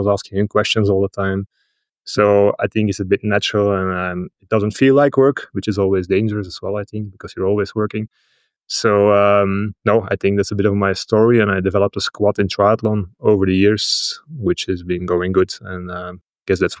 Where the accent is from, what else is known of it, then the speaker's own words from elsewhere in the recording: Flanders, Belgium; I'm from Belgium, from the Flemish parts.